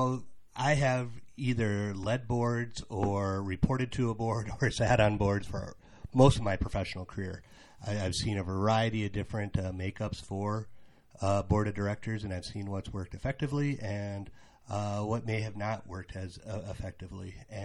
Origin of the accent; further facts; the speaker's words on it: Aberdeen, South Dakota, United States; also born or lived in Huron; I've been a lifelong resident of Aberdeen. I was born in Huron, but primarily raised here in Aberdeen since I was the age of 3. Proud graduate of Aberdeen Central, class of 95.